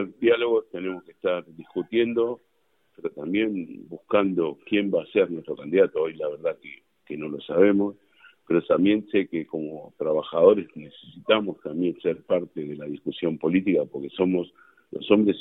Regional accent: Argentina; Pero yo tengo la esperanza como argentino que podamos solucionar los problemas urgentes a la gente

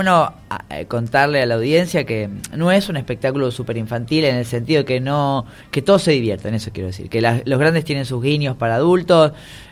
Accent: Luján, Buenos Aires Province, Argentina; Yo soy de Luján. Nacido, criado, toda mi familia... todo de acá

